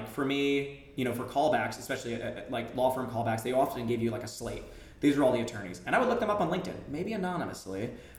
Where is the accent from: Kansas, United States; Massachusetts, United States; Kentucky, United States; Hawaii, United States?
Massachusetts, United States; like for me, I was from Massachusetts